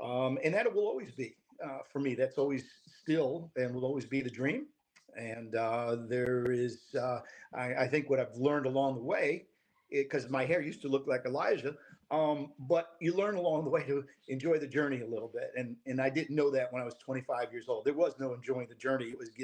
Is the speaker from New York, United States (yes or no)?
yes; New York, United States; I knew when I was 9 years old, growing up in New York, that's what I wanted to do.